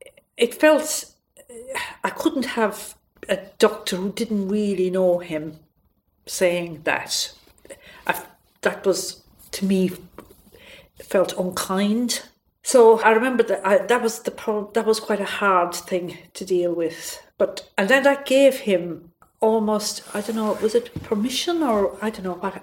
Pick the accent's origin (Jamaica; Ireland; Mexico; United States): Ireland; I'm Irish, and I have a big Irish family, and I have a brother with 5 children who all have red heads.